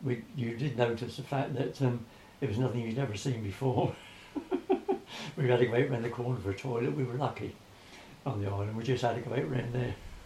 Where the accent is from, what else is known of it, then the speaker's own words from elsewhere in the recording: Ryde, South East England, United Kingdom; born there; now in Bordon, United Kingdom; I was born on the Isle of Wight.